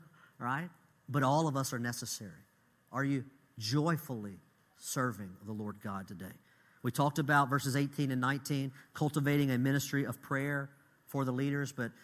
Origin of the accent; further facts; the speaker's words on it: Texas, United States; I'm Texan